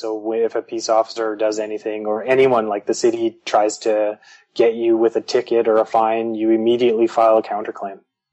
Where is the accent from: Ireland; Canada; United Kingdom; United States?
Canada; Calgary, Alberta; born there; I was born in Calgary, on the land known as Canada